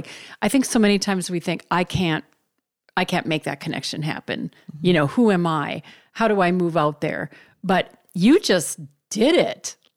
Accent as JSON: {"language": "English", "region": "North Dakota", "country": "United States", "said": "And so when I'm from North Dakota, I would always say I'm putting gas on the car. Because my dad would always say on."}